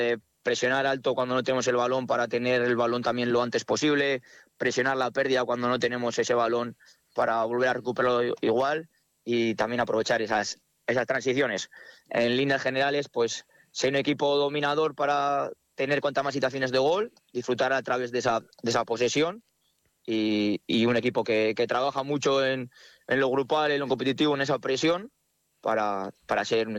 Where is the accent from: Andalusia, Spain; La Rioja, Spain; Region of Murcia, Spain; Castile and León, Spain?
La Rioja, Spain; Igual también un poco somos los riojanos también, esos valores, ¿no?